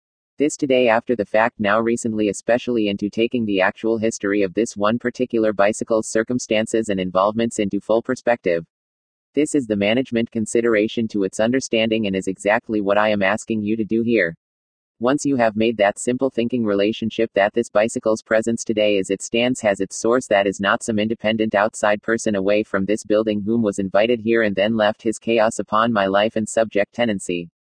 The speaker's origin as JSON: {"language": "English", "town": "San Bernardino", "region": "California", "country": "United States", "tie": "born there"}